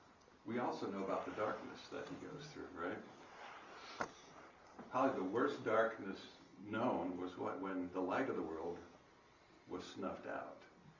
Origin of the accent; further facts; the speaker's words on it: New York City, New York, United States; Growing up around New York City, it's like if we park somewhere at night, where do we park? By the streetlight.